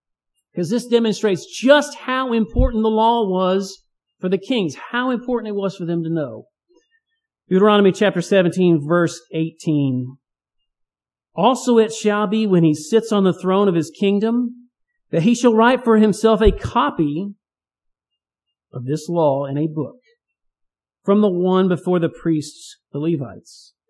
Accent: Texas, United States; So I'm a Texan, and this cold is too much for me.

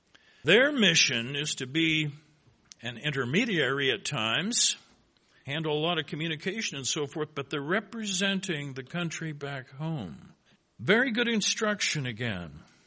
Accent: South Dakota, United States; Keep in mind, we're from South Dakota.

